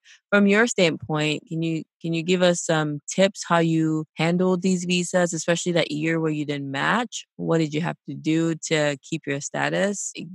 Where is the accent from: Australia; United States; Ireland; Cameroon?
Cameroon; I didn't mention this, but we're both from Cameroon.